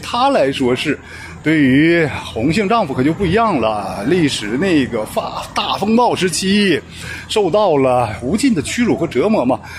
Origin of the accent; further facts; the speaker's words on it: Northeast China, China; accent: Northeastern Mandarin; 我们东北话，你别隔着锅台上炕